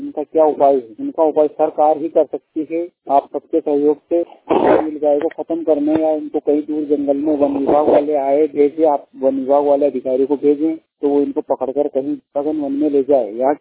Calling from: Jirapur, Madhya Pradesh, India; ग्राम गोगतपुर तहसील जीरापुर जिला राजगढ़ बिहार मध्य प्रदेश।

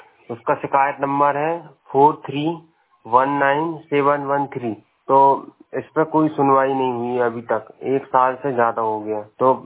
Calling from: Amarwara, Madhya Pradesh, India; मैं अमरवाड़ा ब्लॉक से बोल रहा हूँ, छिंदवाड़ा जिले से। मैं ग्रामीण एरिया से हूँ।

